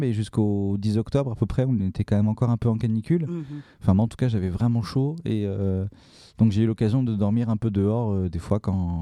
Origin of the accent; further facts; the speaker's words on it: Provence-Alpes-Côte d'Azur, France; C'est important pour moi de faire ça dans la région parce que c'est... Bah, je sens que c'est un peu chez moi, quoi. C'est là où j'ai grandi